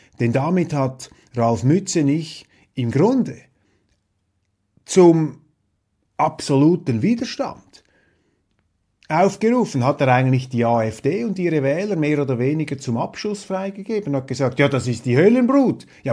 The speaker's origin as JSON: {"language": "German", "country": "Switzerland", "said": "Als Schweizer, muss ich Ihnen sagen, hatte ich den Eindruck"}